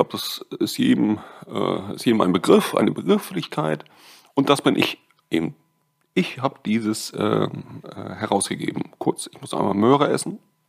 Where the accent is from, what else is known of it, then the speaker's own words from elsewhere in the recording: Halle, Saxony-Anhalt, Germany; also born or lived in Heilbronn / Schwerin; Ich bin 1947 damals in Heilbronn geboren worden, bin dann gleich rüber in die DDR, mit meinen Eltern natürlich, und bin in Halle an der Saale aufgewachsen, haben mehrere Umzüge gehabt, auch nach Schwerin. Hier bin ich jetzt, hier wohne ich auf dem Dreh, Sperlinger Platz.